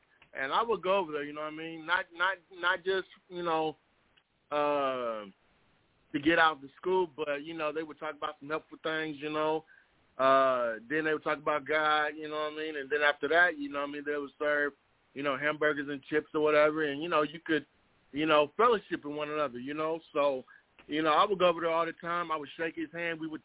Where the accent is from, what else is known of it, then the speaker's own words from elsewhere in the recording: Wichita, Kansas, United States; You know, a lot of people who don't know, I'm originally from Wichita, Kansas, you know.